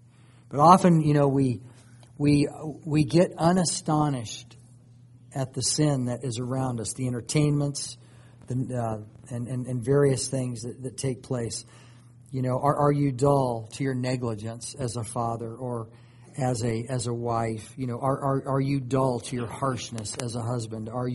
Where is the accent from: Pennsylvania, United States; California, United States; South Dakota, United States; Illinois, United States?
California, United States; Los Angeles; You know, it was amazing to go back to L.A. again. You know, I grew up in that area.